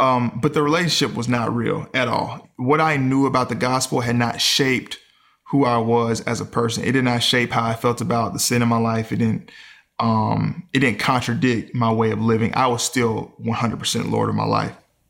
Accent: Mississippi, United States; I grew up in the South where, you know, in Mississippi, you know, growing up

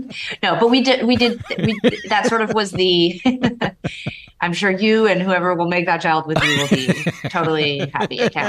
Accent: Canada; She's American, I'm Canadian.

